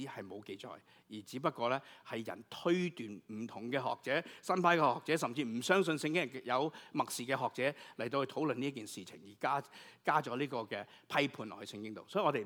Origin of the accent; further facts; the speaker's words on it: China; 可能我哋中國人咧，美國西方可能會詳細啲